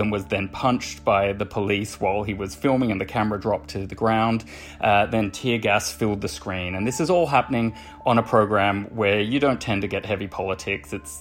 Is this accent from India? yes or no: no; Australia; also born or lived in United Kingdom / Belgium; now in United States; So I grew up in Australia, and I've lived in the UK and Belgium for many years before becoming a reporter here in the US.